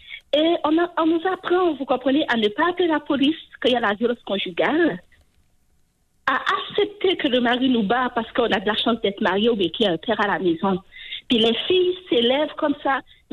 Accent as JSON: {"language": "French", "country": "Haiti", "said": "C'est parce que moi, je suis haïtienne."}